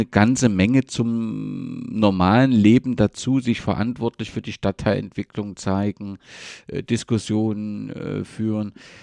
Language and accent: German; East Germany, Germany; Da falle ich natürlich als Ostdeutscher mit meiner Banane in der Hand